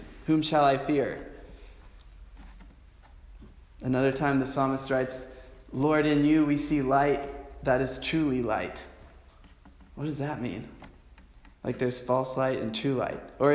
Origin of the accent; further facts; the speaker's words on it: Kansas, United States; Growing up in Kansas, I saw tornadoes.